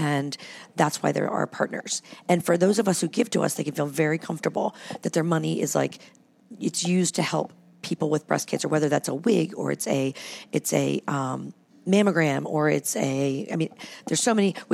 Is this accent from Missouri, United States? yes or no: no; Canton, Ohio, United States; I grew up in Canton, Ohio.